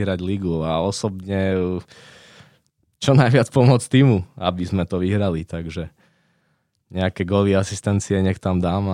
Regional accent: Prešov, Prešov Region, Slovakia; tým, že som bol z Prešova, tam v tých mládežníckych kategóriách sme neboli až takí dobrí

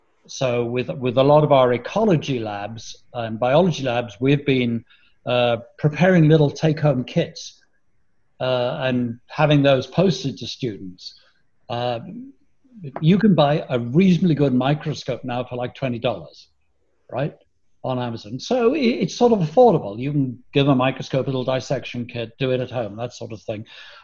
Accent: Ireland; And when I was a kid, I was brought up in Ireland, not in Pennsylvania.

